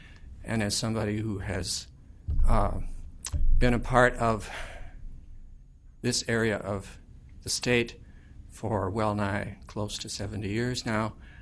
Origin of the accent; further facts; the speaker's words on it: Red Wing, Minnesota, United States; I come from Red Wing, Minnesota, which is a community that is very concerned with the issue that you are considering here.